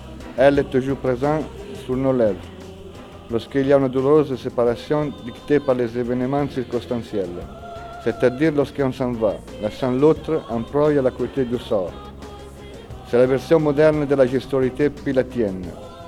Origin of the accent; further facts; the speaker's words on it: Italy; French is a second language; parce que je suis italien, j'écris en français, je pense en français